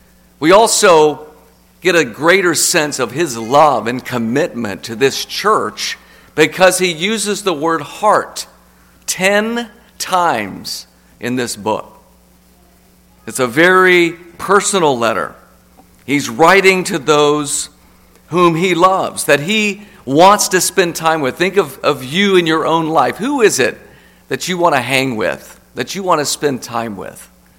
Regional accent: Lubbock, Texas, United States; When I was growing up, and I grew up in Texas, I remember for the first time, this was in Lubbock, Texas, I probably was 10 years old

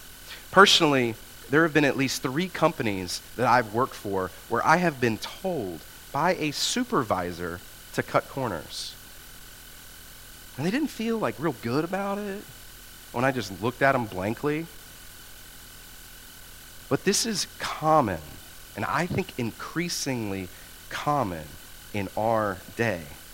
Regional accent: United States; And again, speaking as an American, I don't like to hear this.

